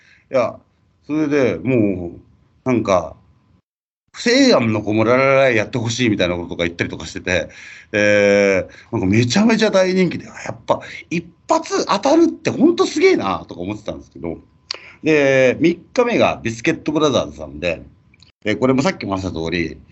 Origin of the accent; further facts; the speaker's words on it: Shiga, Japan; 地元の滋賀県にキャンパスがある大学生たちに、